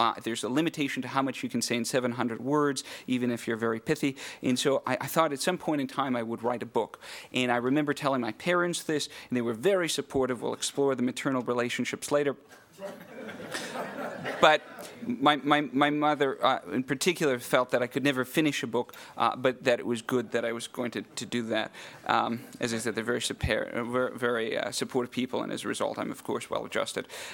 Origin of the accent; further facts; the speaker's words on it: Winnipeg, Manitoba, Canada; I grew up in Winnipeg, and went to medical school in Winnipeg, which was smack dab in the middle of Canada.